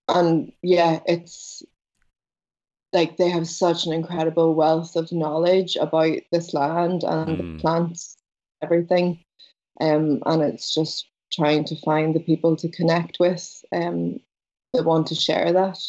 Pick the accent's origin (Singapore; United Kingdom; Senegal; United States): United Kingdom; Belfast, Northern Ireland; I grew up in Belfast. So I grew up in the north of Ireland.